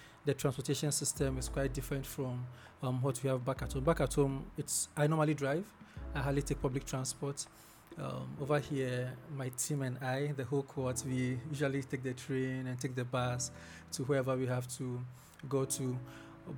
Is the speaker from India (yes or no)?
no; Ghana; from Ghana.